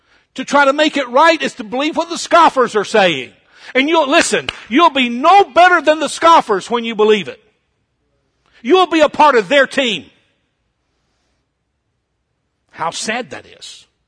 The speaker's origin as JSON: {"language": "English", "region": "Kentucky", "country": "United States", "tie": "born there", "said": "Now, I was born in Kentucky. My dad was raised in eastern Kentucky."}